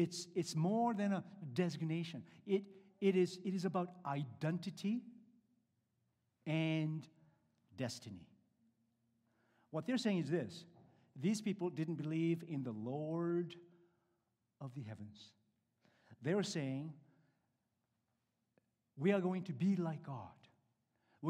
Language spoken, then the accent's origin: English; Michigan, United States; I'm from Michigan, near Detroit.